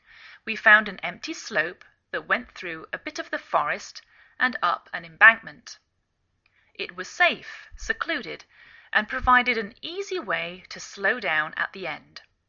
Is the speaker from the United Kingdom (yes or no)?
yes; England, United Kingdom; now in United States